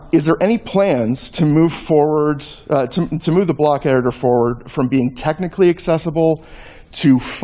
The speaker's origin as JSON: {"language": "English", "town": "Whitby", "region": "Ontario", "country": "Canada", "said": "from Whitby, Ontario, Canada."}